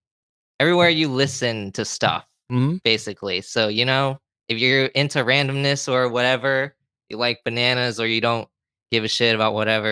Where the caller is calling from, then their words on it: Sarasota, Florida, United States; Sarasota.